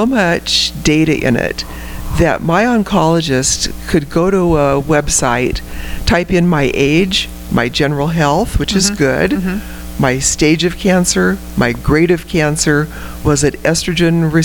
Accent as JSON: {"language": "English", "region": "California", "country": "United States", "tie": "born or raised there", "said": "You know, I grew up in California in a little town where it's all sort of college educated. It's a bedroom community for people that work in the city or Oakland."}